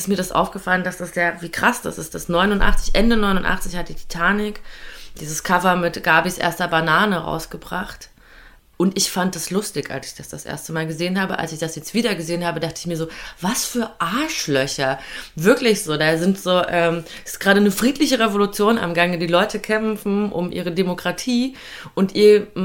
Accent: East Germany, Germany; Also so, ja, stimmt, ich bin ja Nachwendekind und ich bin ja aus dem Osten

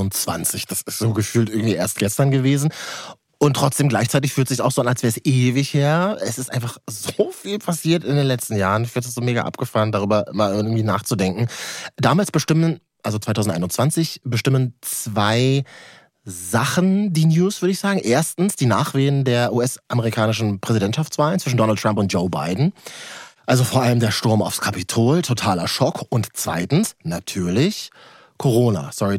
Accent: Berlin, Germany; Als Berliner, der nur Grau kennt, würde ich sagen, Märchenland

